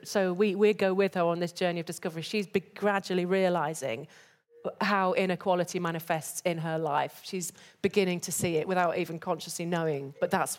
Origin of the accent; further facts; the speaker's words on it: York, Yorkshire and the Humber, United Kingdom; I'm from Yorkshire originally myself as well, but from York.